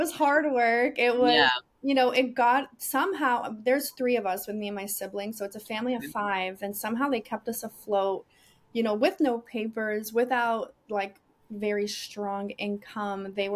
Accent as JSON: {"language": "English", "region": "Florida", "country": "United States", "tie": "born or raised there", "also_born_or_lived": "Budapest", "said": "I'm from Budapest originally. Okay. And we lived in South Florida for the majority of my life. I grew up here in South Florida."}